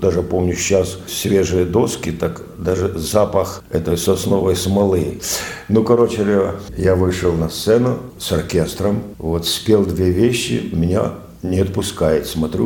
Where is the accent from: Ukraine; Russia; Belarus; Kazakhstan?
Ukraine; Ну, я сам украинец, так, естественно, это для меня легкая песня.